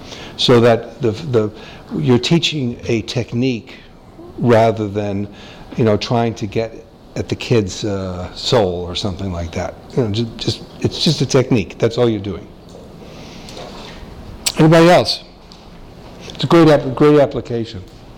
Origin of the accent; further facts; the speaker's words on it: United States; But again, I'm an American. I'm dealing with an American audience.